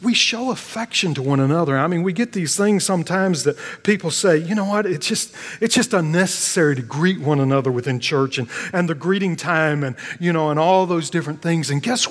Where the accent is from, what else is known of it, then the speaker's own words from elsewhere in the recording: Oklahoma, United States; In Oklahoma, we grew up in Falls Creek